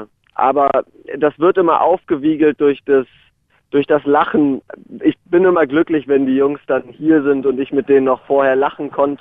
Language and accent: German; Germany; natürlich bin ich aus Deutschland.